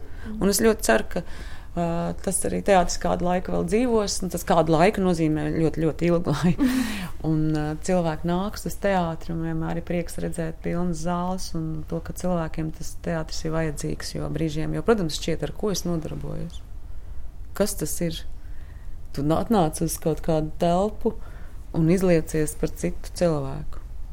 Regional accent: Valmiera, Vidzeme, Latvia; Kā mēs, kas esam ļoti maz no Valmieras šeit strādājošie, tomēr šeit vēl esam un kaut ko darām.

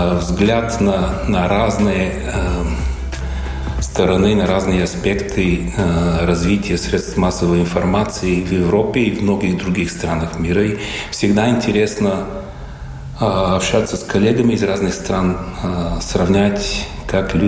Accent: Bulgaria; Я из Болгарии

